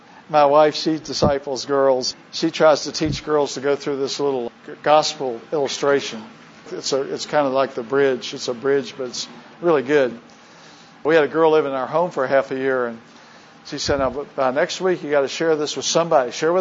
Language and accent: English; Virginia, United States; I'm from Virginia, and most of the Civil War happened around my house.